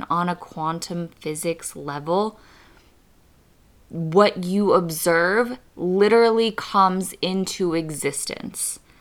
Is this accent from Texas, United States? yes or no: yes; Texas, United States; 956, which is the area code of where I grew up in Texas.